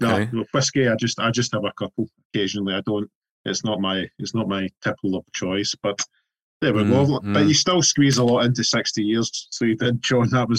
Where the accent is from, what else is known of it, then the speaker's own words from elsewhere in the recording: Scotland, United Kingdom; I'm from Scotland